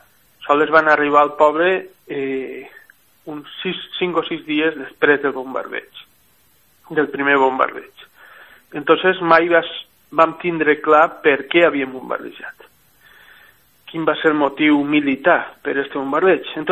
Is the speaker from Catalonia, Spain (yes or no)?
no; Benassal, Valencian Community, Spain; jo sóc de Benassal, som de Benassal